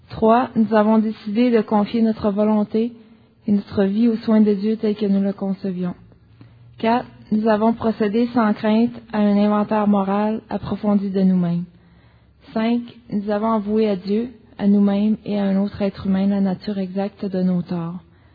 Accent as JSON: {"language": "French", "region": "New Brunswick", "country": "Canada", "tie": "born or raised there", "lives_now": "Montreal, Canada", "said": "je suis une alcoolique. J'habite à Montréal depuis 5 ans, mais je suis native du Nouveau-Brunswick."}